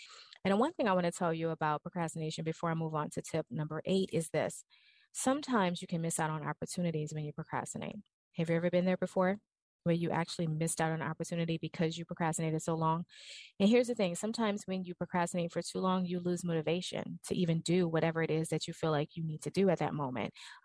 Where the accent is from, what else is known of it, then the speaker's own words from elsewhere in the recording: New Orleans, Louisiana, United States; And so I'm from New Orleans and I like to cook red beans and rice.